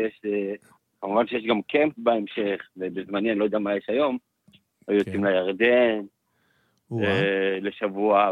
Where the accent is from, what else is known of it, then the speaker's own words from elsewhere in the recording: Jerusalem, Jerusalem District, Israel; בו גדלתי בשכונת גאולה, בחיידר וברסי ובגאולה.